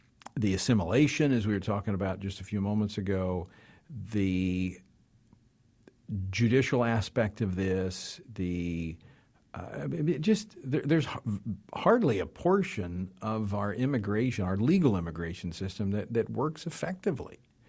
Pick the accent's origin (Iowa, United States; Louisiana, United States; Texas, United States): Louisiana, United States; I was talking with some officers with Homeland Security in my home state of Louisiana during the Christmas break